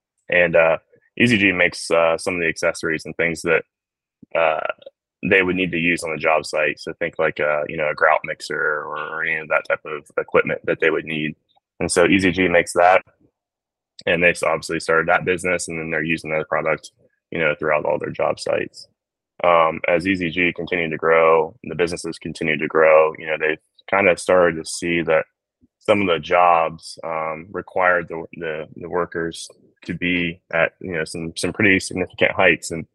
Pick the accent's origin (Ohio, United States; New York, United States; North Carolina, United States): Ohio, United States; but we're from Southeast Ohio.